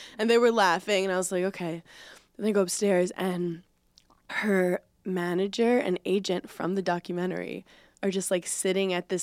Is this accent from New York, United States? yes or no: yes; Bronx, New York, United States; born there; also born or lived in Park Slope; I was born in the Bronx. Which, first of all, it is true. I lived there in Riverdale for 2 years, then moved to Park Slope.